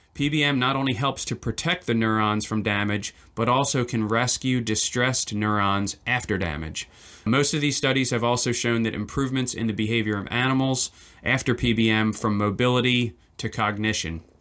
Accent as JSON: {"language": "English", "region": "Delaware", "country": "United States", "tie": "born or raised there", "said": "Delaware's ironically my home state."}